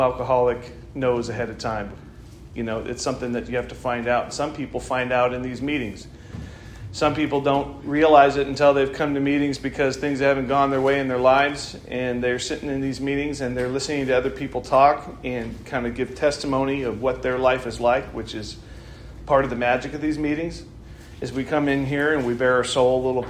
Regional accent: Santa Maria, California, United States; So I grew up around here in Santa Maria, Orchid, whatever you want to say.

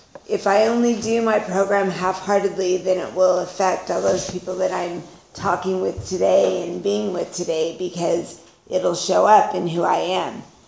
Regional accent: Utah, United States; born there; I was born in Utah to a scared teenage girl who was raising her brothers and one sister.

